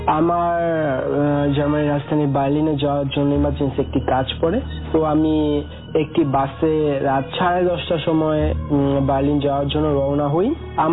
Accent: Bangladesh; আমি বলি I am from Bangladesh.

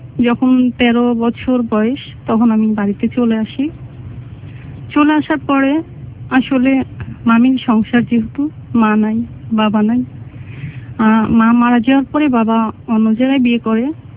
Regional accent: Jessore, Khulna Division, Bangladesh; born there; আমার জন্ম হয়েছে যশোরে, আমি যখন 7 মাস বয়স তখন আমার মা মারা যান, আমার নানি ছিলেন, মামা ছিলেন, মামি ছিলেন

